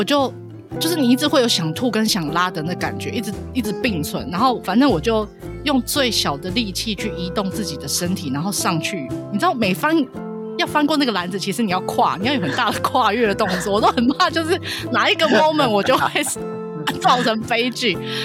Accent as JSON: {"language": "Chinese", "country": "Taiwan", "said": "我等一下会不承认我是台湾人"}